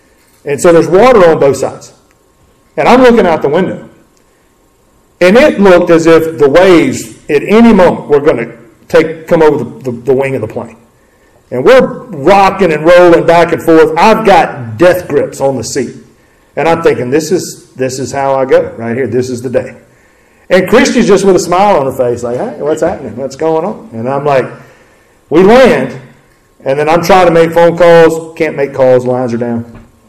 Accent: McCalla, Alabama, United States; I'm from McCalla. I grew up kind of thinking I was country.

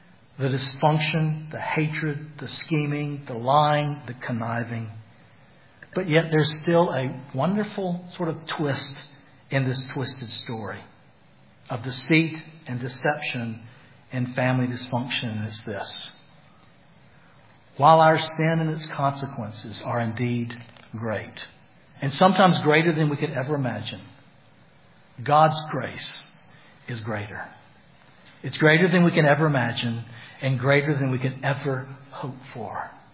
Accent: Greenville, United States; born or raised there

